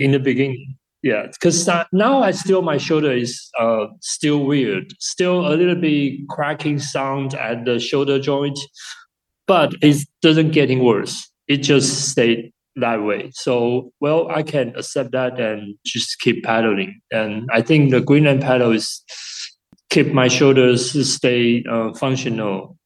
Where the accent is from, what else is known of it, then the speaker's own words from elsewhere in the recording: Taiwan; I'm from Taiwan.